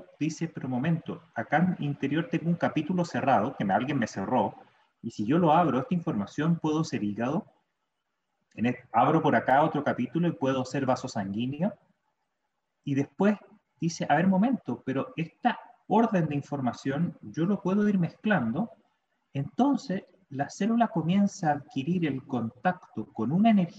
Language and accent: Spanish; Chile; also born or lived in Salamanca, Spain; En Salamanca. Entonces yo cuando llegué de Chile no me entendían y modifiqué el hablaba del, acá nosotros decimos celular, ustedes dicen móvil, nosotros decimos el computador, el ordenador, y de ahí fui cambiando, ahora que volví a Chile, me volví a chilenizar.